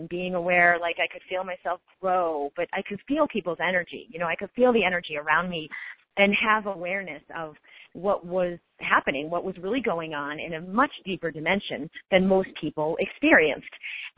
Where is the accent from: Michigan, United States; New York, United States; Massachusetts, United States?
Massachusetts, United States; Boston; I grew up in Boston, and so East Coast is very conventional.